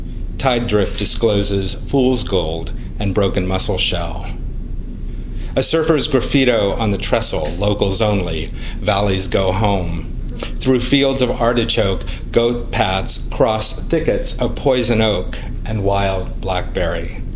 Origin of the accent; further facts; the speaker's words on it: California, United States; also born or lived in New York City; I grew up in California and touched a car like once in New York City, in 15 years in New York City, and I'm still not used to it.